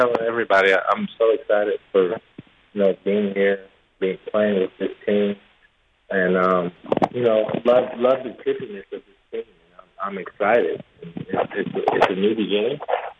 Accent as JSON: {"language": "English", "town": "Columbus", "region": "Ohio", "country": "United States", "tie": "born or raised there", "said": "Growing up in Columbus, you know, we didn't stay in a nice neighborhood, but my mom and dad made sure that we had food on the table."}